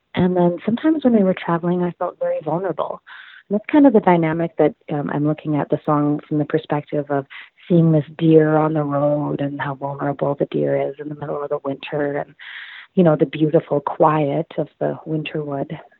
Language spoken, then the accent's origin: English; Saskatoon, Saskatchewan, Canada; when I was living out there, because I'm originally from Saskatoon.